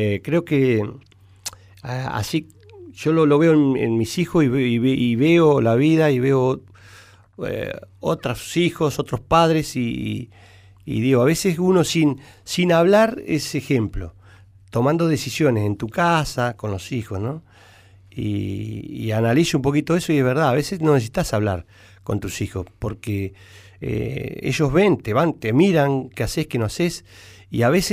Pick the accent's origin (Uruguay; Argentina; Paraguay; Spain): Argentina; Saladillo, Buenos Aires Province; Yo me vengo de Saladillo siendo el 10, el habilidoso del pueblo, el mejor del pueblo.